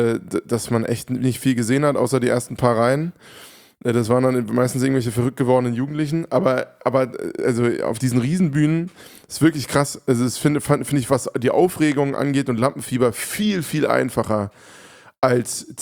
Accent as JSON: {"language": "German", "town": "Hofheim", "country": "Germany", "tie": "born or raised there", "said": "Also in Hofheim, meiner Heimatstadt."}